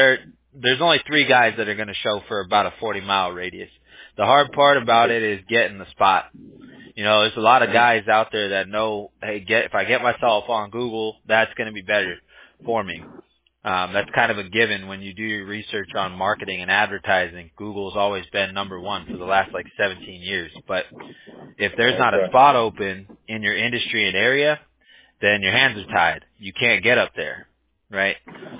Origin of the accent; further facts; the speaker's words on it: Long Beach, California, United States; I grew up out here.